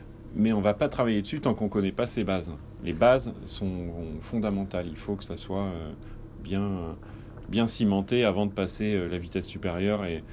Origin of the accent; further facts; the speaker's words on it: Normandy, France; also born or lived in Paris; en Normandie puisque je suis normand.